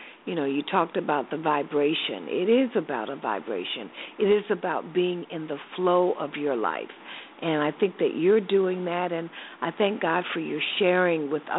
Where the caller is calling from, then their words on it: Accra, Greater Accra, Ghana; I'm calling from Accra, Ghana.